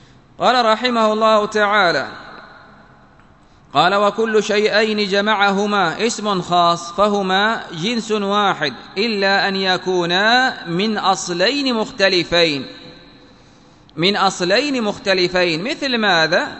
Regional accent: Yemen; يعني عندنا في اليمن يقال الرازقي، الحالمي، الصعداوي

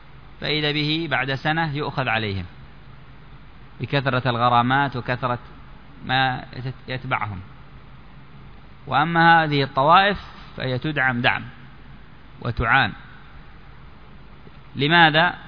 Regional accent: Yemen; وهكذا عندنا في اليمن في مدينة عدن وما حولها

